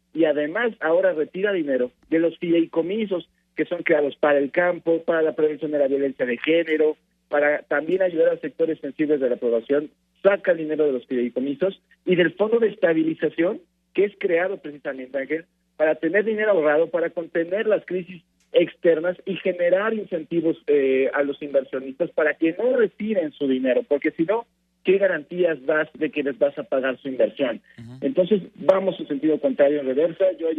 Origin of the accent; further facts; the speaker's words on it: Mexico; como cualquier mexicano